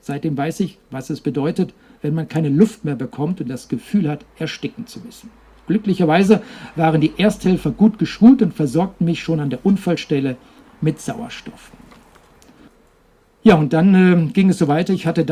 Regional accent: Baden-Württemberg, Germany; nördlich von Emmendingen. Freiburg sind ungefähr 30, 40 Kilometer bis dorthin und eben auch direkt in meiner Heimat.

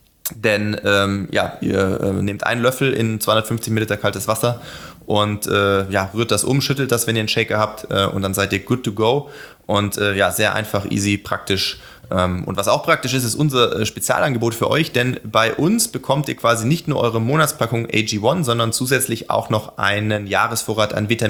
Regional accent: Ehningen, Baden-Württemberg, Germany; now in Regensburg, Germany; im Umland von Sindelfingen, von meinem ursprünglichen Ort, wo ich aufgewachsen bin, Ehningen und sowas

